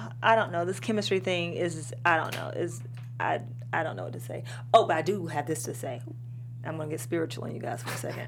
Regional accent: Georgia, United States; I'm not a Hawks fan, but I am from Georgia.

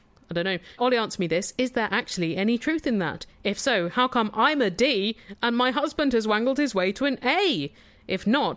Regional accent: Tunbridge Wells, South East England, United Kingdom; Move to my hometown of Tunbridge Wells.

